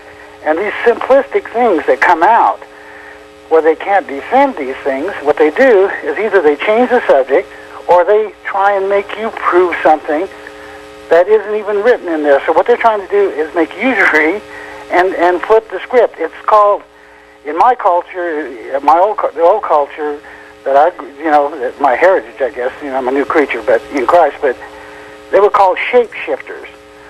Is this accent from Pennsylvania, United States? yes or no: no; Utah, United States; I did not believe, growing up in Utah, a lot of things that I heard